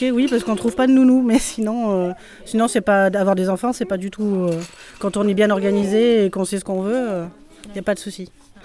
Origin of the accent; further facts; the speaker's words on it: Voiron, Auvergne-Rhône-Alpes, France; Alors, moi, je suis de Voiron.